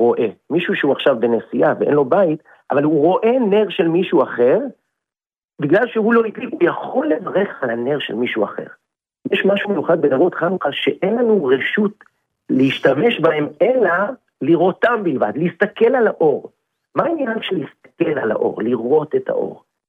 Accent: Jerusalem, Jerusalem District, Israel

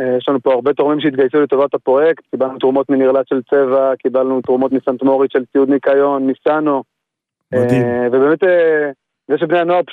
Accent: Ma'ale Adumim, West Bank, Palestine; וגדלתי במעלה אדומים.

